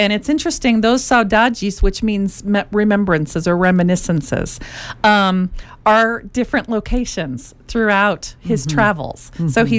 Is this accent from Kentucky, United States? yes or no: yes; Louisville, Kentucky, United States; we just returned from the College Music Society National Conference in Louisville, Kentucky, my hometown.